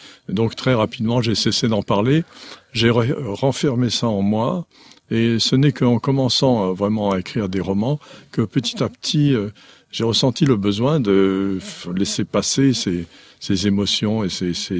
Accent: Nice, Provence-Alpes-Côte d'Azur, France; also born or lived in Mauritius; l'île Maurice, c'est très difficile d'être issu de cet endroit. Quand j'étais enfant à Nice

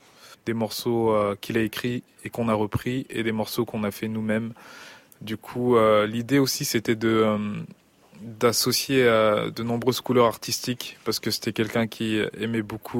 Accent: Orléans, Centre-Val de Loire, France; C'est là où j'ai grandi. Ça m'évoque des souvenirs, ça m'évoque l'école, ça m'évoque les amis, la famille. Pour moi, c'est un peu une base, parce que je viens d'ici

